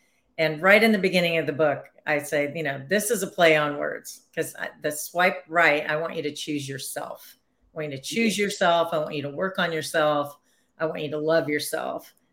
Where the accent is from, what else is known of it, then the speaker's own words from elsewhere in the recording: Nashville, Tennessee, United States; And so, because I'm from Nashville, Tennessee, I gave everybody a country music star name.